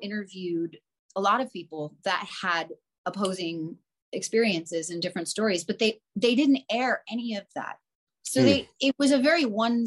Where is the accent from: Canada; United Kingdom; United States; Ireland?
United States; Florida; now in Los Angeles, United States; I grew up in Florida, born and raised. So it's very different for me.